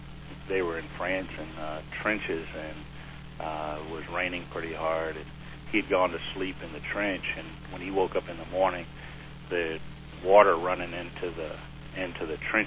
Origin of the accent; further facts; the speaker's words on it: Richmond, Virginia, United States; I was born in Richmond, Virginia in 1947, and I was raised there, and until I went into the Army, I that's about as far as I travel.